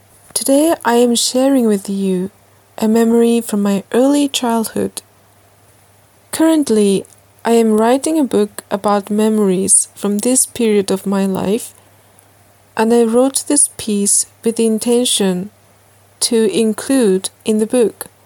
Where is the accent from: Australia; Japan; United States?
Japan; English is a second language; I am speaking to you today from my hometown in Japan. Here, it is rainy season at the moment, and there's very little sunshine.